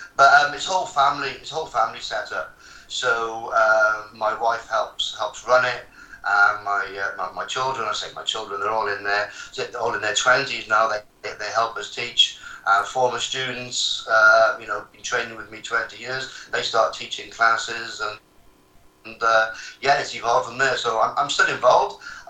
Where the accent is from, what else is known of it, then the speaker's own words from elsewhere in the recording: Cardiff, Wales, United Kingdom; now in Bristol, United Kingdom; I'm from Cardiff, and I represented Wales on the national team, fought around the world for 14 years. Some great coaches in Bristol. I moved up to Bristol for my work.